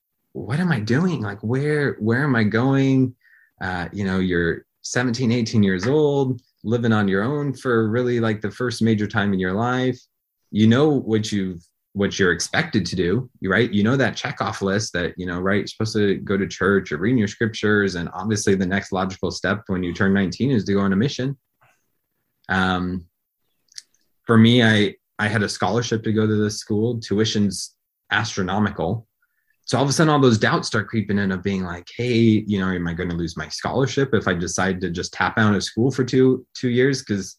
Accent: Arizona, United States; also born or lived in San Diego; so I grew up in Arizona, moved down to San Diego, and decided that I was going to go to a private Catholic college.

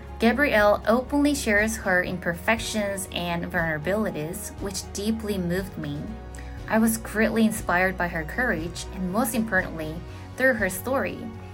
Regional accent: South Korea; from South Korea.

